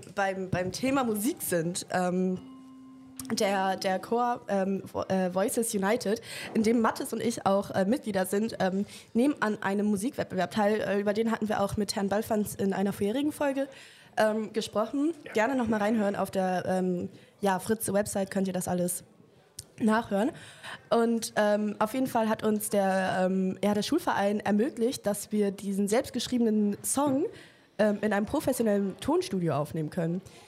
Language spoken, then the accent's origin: German; Hamburg, Germany; Wir kommen aus Hamburg und dann können wir sagen, ja, Hafengeburtstag.